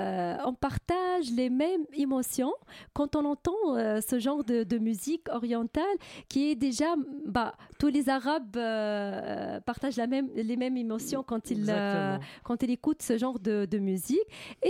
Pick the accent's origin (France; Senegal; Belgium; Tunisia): Tunisia; parce que je suis tunisienne, donc je respecte toujours les attentes de ces tunisiennes